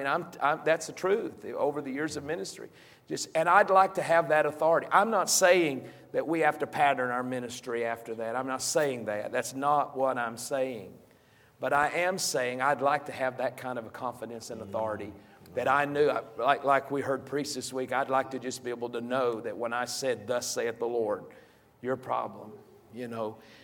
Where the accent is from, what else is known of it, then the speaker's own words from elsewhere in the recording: the South, United States; I mean, you know, in a natural world, I'm from the South. I've eaten too much fried chicken.